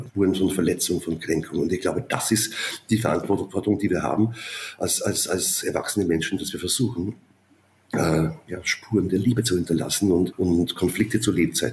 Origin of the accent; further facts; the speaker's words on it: Upper Austria, Austria; wie es damals am Land, wo ich aufgewachsen bin in Oberösterreich, offenbar gang und gäbe war